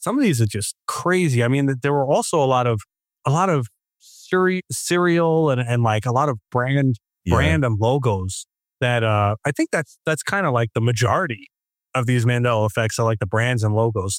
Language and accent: English; New York City, New York, United States; No, I grew up in New York City. They don't tell us all that stuff.